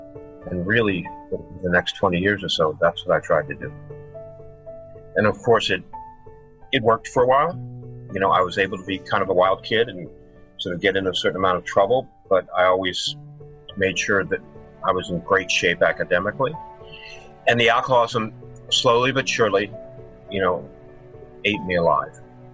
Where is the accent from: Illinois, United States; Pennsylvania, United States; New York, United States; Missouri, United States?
Pennsylvania, United States; Havertown; born there; also born or lived in Michigan; So I was born in Philadelphia, actually a little tiny town on the outskirts of Philadelphia called Havertown. And then we moved out to Michigan.